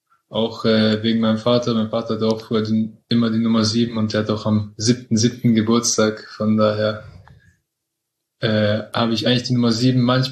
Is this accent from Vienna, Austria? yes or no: yes; Vienna, Austria; now in Tübingen, Germany; Ich bin 22 Jahre alt. Ich komme ursprünglich aus Wien und spiele gerade bei den Tigers Tübingen.